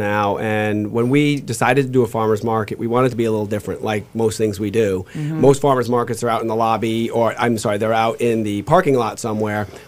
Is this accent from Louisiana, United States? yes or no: no; Brooklyn, New York, United States; Brooklyn.